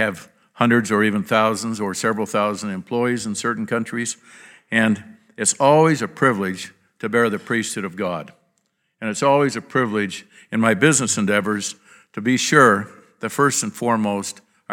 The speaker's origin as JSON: {"language": "English", "town": "Blackfoot", "region": "Idaho", "country": "United States", "tie": "born or raised there", "also_born_or_lived": "Thomas", "said": "as a young boy growing up in Blackfoot and in Thomas"}